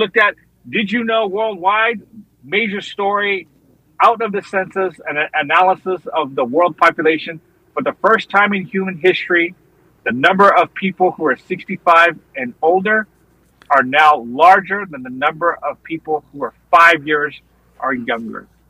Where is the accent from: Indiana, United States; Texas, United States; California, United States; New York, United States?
Texas, United States; We had a virtual no game Sunday rule when I grew up in Texas.